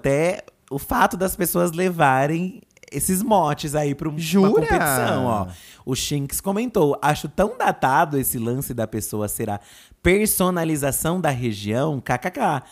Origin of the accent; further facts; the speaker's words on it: Mauá, São Paulo, Brazil; Temos aqui mais pessoas da minha região de Mauá, ó. Pridernoca, eu fui criada em Mauá.